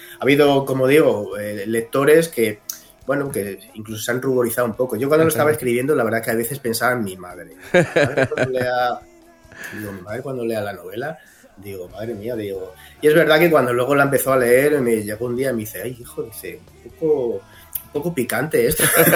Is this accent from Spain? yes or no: yes; Salamanca, Castile and León, Spain; yo soy de Salamanca, vivo en Salamanca